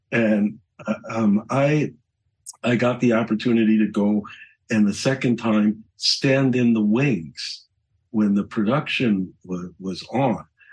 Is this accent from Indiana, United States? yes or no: no; Chicago, Illinois, United States; born there; Yes, I was born in Chicago, and where my dad was actually